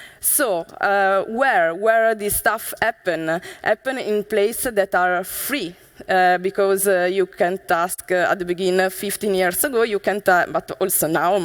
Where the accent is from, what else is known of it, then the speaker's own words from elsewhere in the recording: Bologna, Emilia-Romagna, Italy; English is a second language; and I come from Bologna. Okay, Bologna, if you imagine that this is Italy, it's here, Bologna.